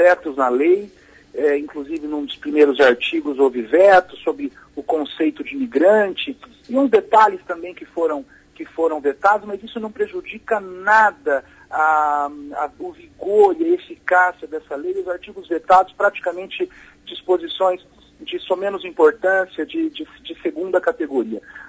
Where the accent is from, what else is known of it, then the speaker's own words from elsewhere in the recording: Brazil; é amparar o estrangeiro, como nós brasileiros também. Quando vamos no exterior, gostamos de ser amparados.